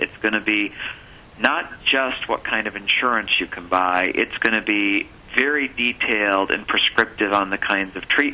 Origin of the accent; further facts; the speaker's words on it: Michigan, United States; I'm from Michigan.